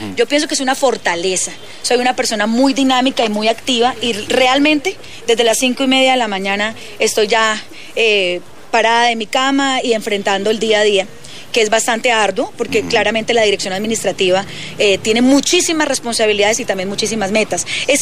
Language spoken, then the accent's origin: Spanish; Bucaramanga, Santander, Colombia; born there; Nací en Bucaramanga, orgullosamente santandereana, de padre santandereano, de hermanos santandereanos, pero de madre guajira y toda mi familia materna de la costa Caribe. Y por mi sangre corre las dos vertientes.